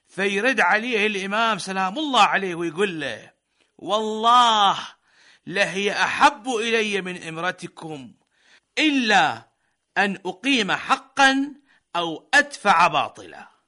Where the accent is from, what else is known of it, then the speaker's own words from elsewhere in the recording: Iraq; فإحنا كشعب عراقي ندعمكم ونتشرف بتمثيلكم إنا بالبرلمان